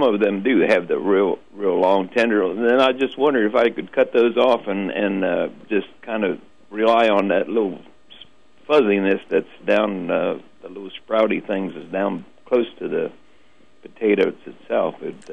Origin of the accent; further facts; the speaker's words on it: Latvia; I'm from Latvia originally.